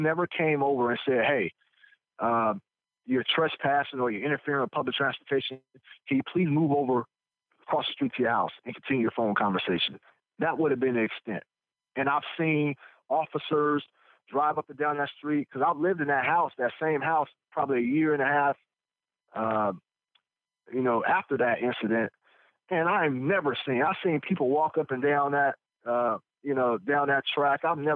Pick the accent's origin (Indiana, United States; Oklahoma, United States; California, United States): California, United States; I'm from California. I don't know anything about the Max Railroad line.